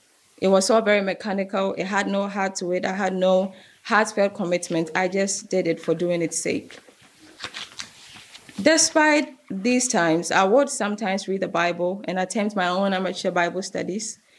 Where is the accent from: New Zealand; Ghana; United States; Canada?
Ghana; Cape Coast, Central Region; To give you a little bit of my background, I grew up in a town called Cape Coast. I'm a Ghanaian.